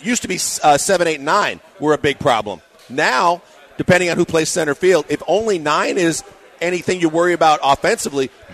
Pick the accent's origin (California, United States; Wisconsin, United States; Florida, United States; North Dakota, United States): Wisconsin, United States; Milwaukee; my hometown team, the Milwaukee Brewers